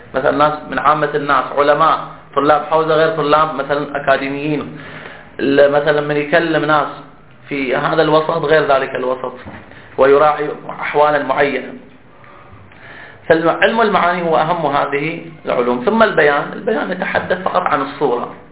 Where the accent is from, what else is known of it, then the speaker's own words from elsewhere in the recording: Bahrain; احنا عندنا في البحرين، هذه يعني لما كنا في الابتدائي، يمكن الان طوروا المناهج